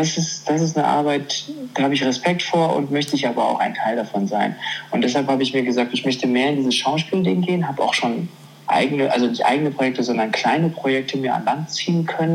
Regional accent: Germany; Sondern ich bin schon sehr deutsch. Ich bin Deutscher einfach.

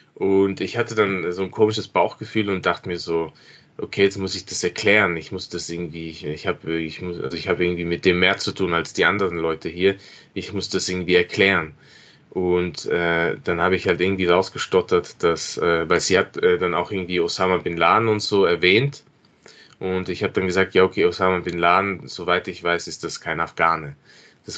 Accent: Innsbruck, Tyrol, Austria; ich bin in Innsbruck aufgewachsen und war bis zum damaligen Zeitpunkt nicht dort, hatte auch, wie schon erwähnt, in Innsbruck gab es keine afghanische Diaspora, deshalb hatte ich nicht mit anderen Afghanen zu tun

